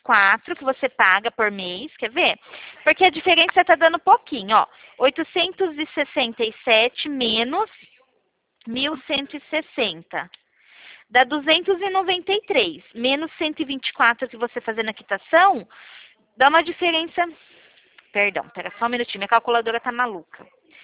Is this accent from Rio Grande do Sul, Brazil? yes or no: no; São Paulo, Brazil; eu sou de São Paulo.